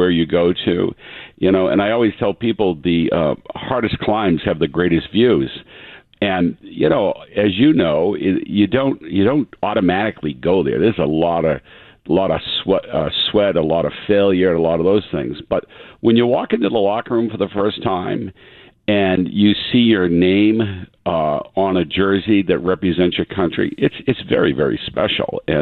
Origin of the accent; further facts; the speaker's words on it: Easton, United States; And so for me, growing up in Easton, it was always about community.